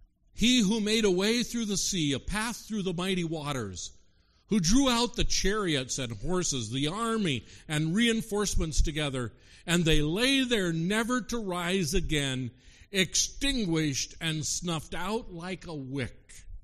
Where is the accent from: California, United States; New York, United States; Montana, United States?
Montana, United States; My wife is from Missouri. I grew up in Montana.